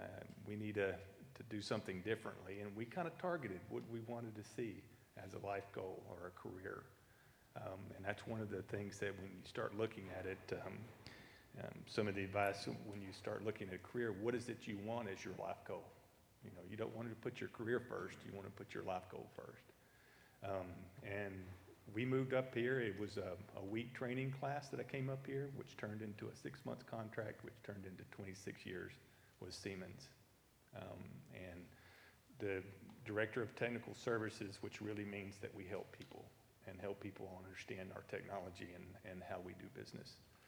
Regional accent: Texas, United States; And I was from Texas, and that just ain't gonna happen.

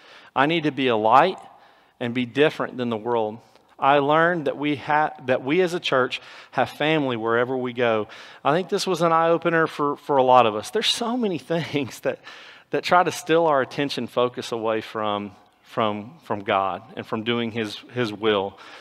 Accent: United States; because I'm from the United States

